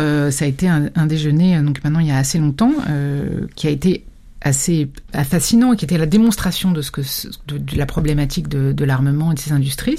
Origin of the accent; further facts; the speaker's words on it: France; avec des gens qui m'ont vraiment prise à partie en tant que Française